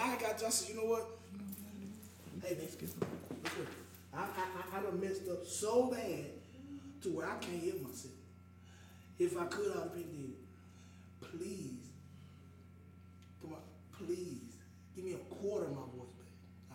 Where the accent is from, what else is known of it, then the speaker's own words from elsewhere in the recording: Nashville, Arkansas, United States; I'm from Nashville, Arkansas. I got five kids.